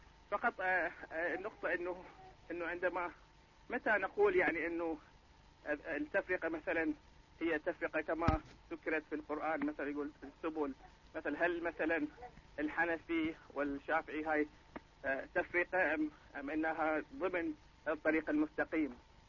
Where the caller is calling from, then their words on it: London, United Kingdom; من إنجلترا ولندن.